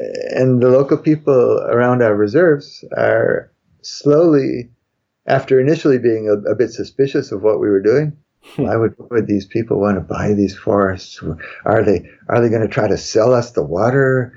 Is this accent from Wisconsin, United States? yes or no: yes; Wisconsin, United States; I grew up in Wisconsin, north of you, and it's the fringed gentian season right now.